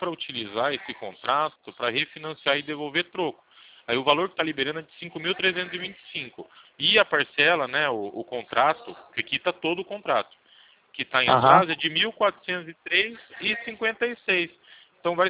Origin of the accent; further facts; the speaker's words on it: Itu, São Paulo, Brazil; Eu sou de Itu.